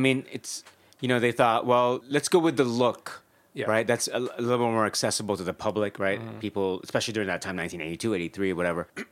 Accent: Philippines; We're Filipino.

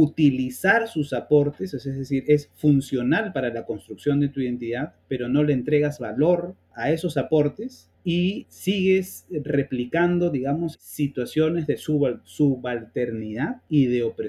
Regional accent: Peru; yo no soy menos peruano que otro porque me digo afroperuano.

